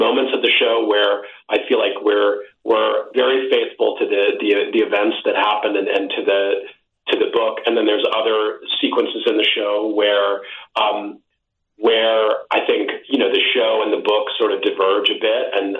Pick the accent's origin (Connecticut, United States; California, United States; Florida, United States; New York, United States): California, United States; Yeah, no, I'm an American. I'm from California, actually